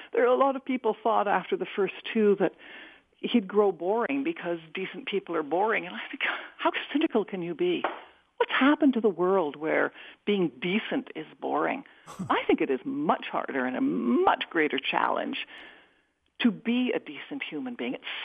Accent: Canada; where even as a Canadian, I was shattered, although I understand that I could never have been as affected as an American.

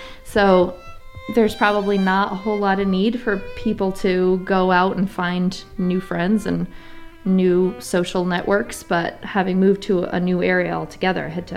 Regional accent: Johnson, Vermont, United States; now in Irasburg, United States; I grew up in Johnson. When I moved to the Northeast Kingdom, when I moved to Irisburg, I thought to myself, well, it can't be that different, you know?

